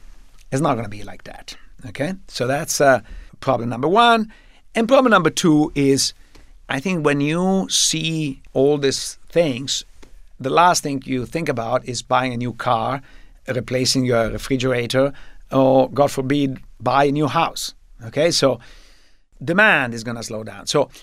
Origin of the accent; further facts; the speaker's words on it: Padua, Veneto, Italy; I grew up actually in Padua